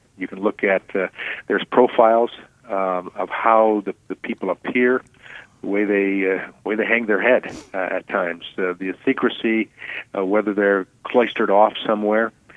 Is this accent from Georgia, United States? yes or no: no; Michigan, United States; In Michigan, 38 cases last year involving labor trafficking alone in my home state